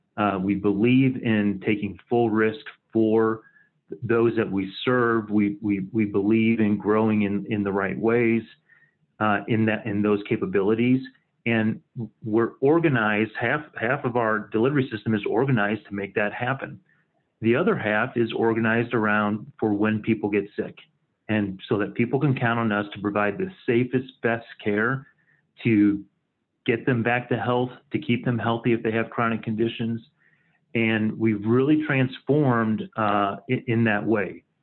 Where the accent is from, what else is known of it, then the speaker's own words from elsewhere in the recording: St. Louis, Missouri, United States; Yeah, I grew up in St. Louis, Missouri.